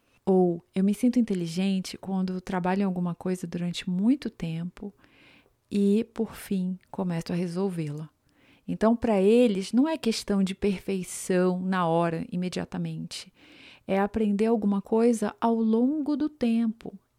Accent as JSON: {"language": "Portuguese", "town": "Belém", "region": "Pará", "country": "Brazil", "said": "E no meu ano ainda passaram duas mulheres de Belém, lá da minha cidade"}